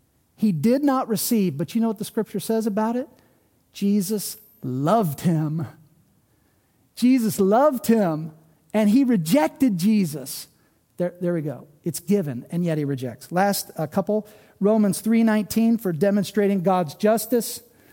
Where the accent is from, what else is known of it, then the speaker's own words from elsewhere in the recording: United States; I'm an American. I love America. I served in the military.